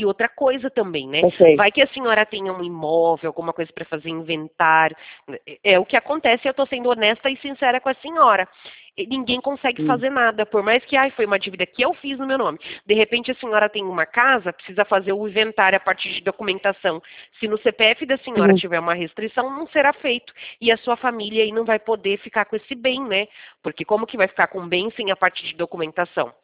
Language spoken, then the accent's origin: Portuguese; Americana, São Paulo, Brazil; Eu sou da cidade de Americana, interior de São Paulo, e eu falo da Central do Santander.